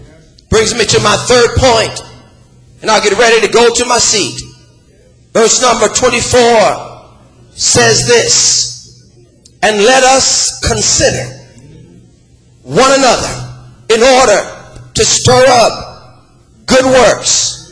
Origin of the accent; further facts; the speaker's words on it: Los Angeles, California, United States; Because when I was a kid, I grew up in South Central LA.